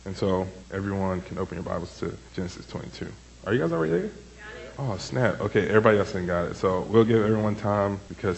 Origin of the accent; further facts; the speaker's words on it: Chicago, Illinois, United States; This is Chicago stuff. I'm so sorry. I am from Chicago.